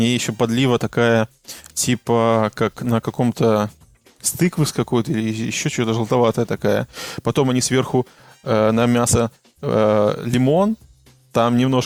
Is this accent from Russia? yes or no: no; Belarus; now in Prague, Czechia; Ну, я из маленького города, и когда я уезжал еще из Минска, там не было такого обилия